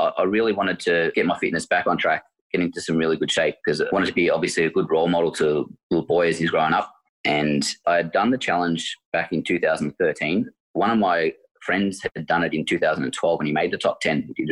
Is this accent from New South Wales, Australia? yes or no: no; Werribee, Victoria, Australia; Yeah, so I'm from Werribee in Victoria, in the western suburbs.